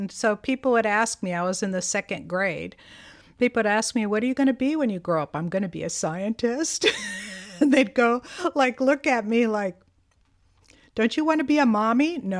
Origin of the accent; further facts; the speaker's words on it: United States; born there; first language Greek; Okay, so my first language is Greek. I grew up speaking Greek. I mean, you can tell from my name that it's not really an American name.